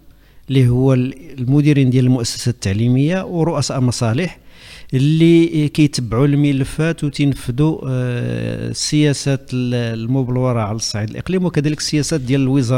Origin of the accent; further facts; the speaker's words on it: Ras El Ain, Casablanca-Settat, Morocco; born there; من مواليد دجنبير 1963 براس العين الشاوية